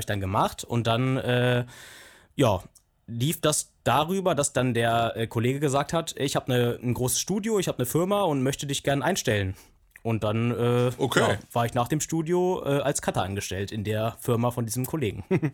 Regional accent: Hamburg, Germany; und bin aus Hamburg und ich bin Filmemacher und Videoproduzent

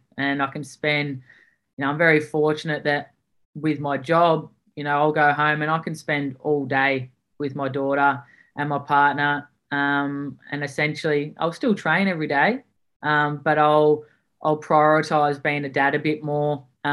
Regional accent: Melbourne, Victoria, Australia; moved away as an adult; now in Kingscliff, Australia; I'm originally from Melbourne. I grew up and lived my first 25 years in Melbourne, and now 5 years ago moved to northern New South Wales. So I live in Kingscliff or Casuarina now, which is right on the border of New South Wales and Queensland

